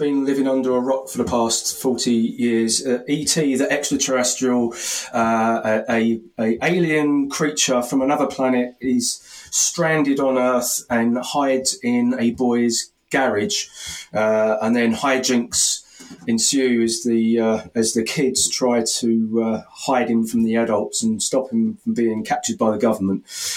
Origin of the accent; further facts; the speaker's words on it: Harlow, East of England, United Kingdom; Where I grew up in Harlow, the cinema was in the town centre, and I remember the queues for